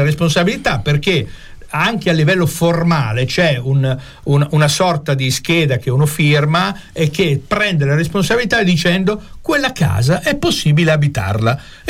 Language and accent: Italian; Bologna, Emilia-Romagna, Italy; io ho avuto esperienza, vengo da Bologna